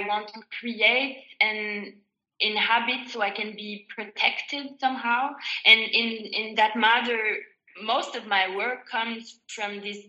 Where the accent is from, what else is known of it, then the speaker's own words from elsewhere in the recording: Montreal, Quebec, Canada; first language French; English is a second language; moved away as an adult; now in Glasgow, United Kingdom; as you can tell probably from what I'm speaking, I'm originally French, but I'm actually originally French-Canadian, so I'm from Montreal. Yeah. So I've grown up bilingual. Of course, my mother tongue is French, though. But I moved to Glasgow to do my MFA in 2010.